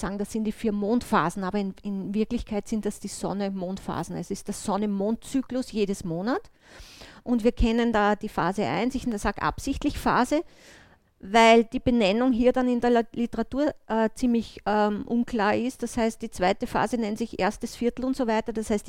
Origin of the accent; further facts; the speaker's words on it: Linz, Upper Austria, Austria; now in Vienna, Austria; ich bin ursprünglich Linzerin und bin aber seit 1988 in Wien. Also deswegen habe ich auch von der Sprache her ein bisschen eine Mischung.